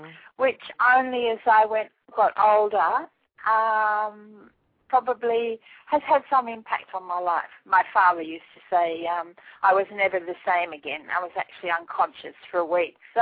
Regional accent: Canberra, Australian Capital Territory, Australia; I was born in Canberra, which is the capital of Australia, which is a long way from where I live now, and I grew up in what was then sort of the bush.

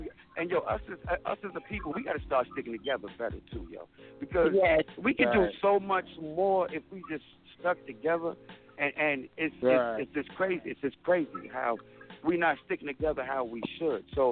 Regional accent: White Plains, New York, United States; I'm from White Plains, New York. No question. Shout out to White Plains.

